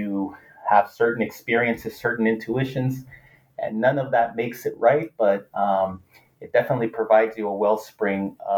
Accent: Los Angeles, California, United States; I'm originally from Los Angeles

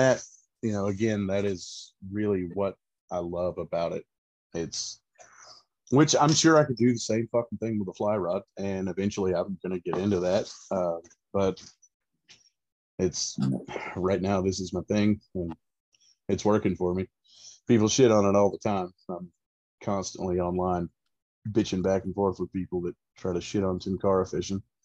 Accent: Florida, United States; moved away; I am originally from Florida, Central Florida specifically. And I've grown up fishing. I've been here in East Tennessee since, I think February of 2000.

